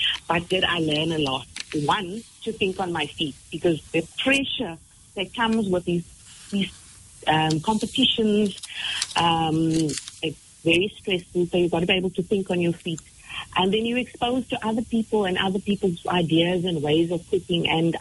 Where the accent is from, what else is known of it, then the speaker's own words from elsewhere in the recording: Port Elizabeth, Eastern Cape, South Africa; I grew up in Port Elizabeth, in a suburb, a multicultural suburb of Malabar.